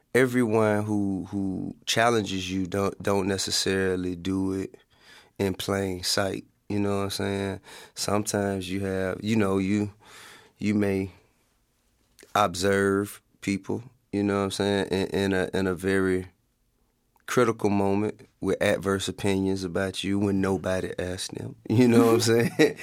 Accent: the South, United States; accent: southern; It could have been my southern accent.

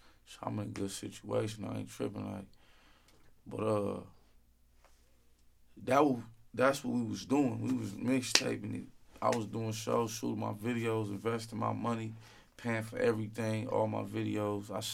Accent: West Coast, United States; I'm from the West Coast, you feel me, Def Jam, East Coast based label.

